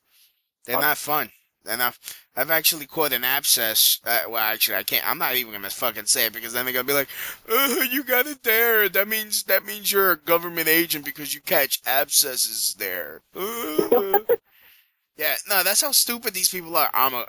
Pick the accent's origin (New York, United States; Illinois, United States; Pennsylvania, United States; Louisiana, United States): New York, United States; Brooklyn; And I'm not from Jersey. I'm from Brooklyn, for fuck's sake.